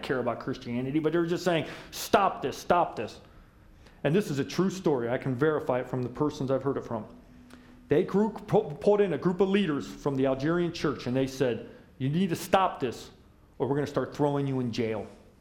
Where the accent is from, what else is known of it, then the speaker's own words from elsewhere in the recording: United States; I'm American. You know, I'm American.